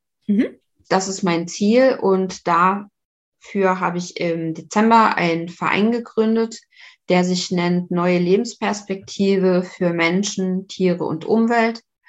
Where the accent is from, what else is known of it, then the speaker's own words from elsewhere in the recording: Saarbrücken, Saarland, Germany; now in Lübeck, Germany; ich komme ja eigentlich aus Saarbrücken und bin dann nach Lübeck gezogen.